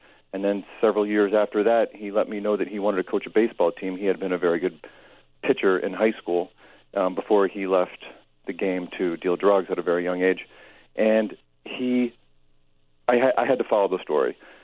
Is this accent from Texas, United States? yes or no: no; St. Louis, Missouri, United States; I am. I'm originally from St. Louis, yes.